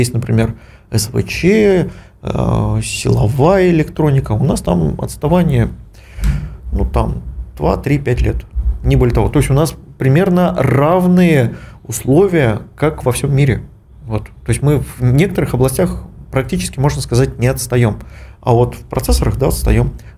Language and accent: Russian; Tolyatti, Samara Oblast, Russia; Я из Тольятти, я знаю, что там все получится.